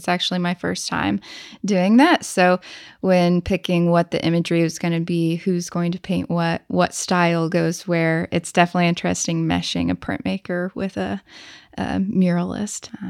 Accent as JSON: {"language": "English", "town": "Greencastle", "country": "United States", "said": "We're both from Greencastle."}